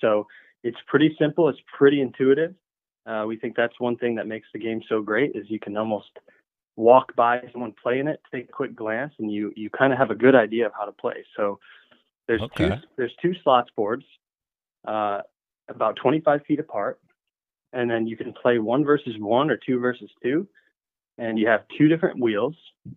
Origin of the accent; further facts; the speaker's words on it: Michigan, United States; now in Vero Beach, United States; Shane's brother. We grew up in Michigan. Shane's still in Grand Rapids, Michigan. I moved down to Vero Beach, Florida.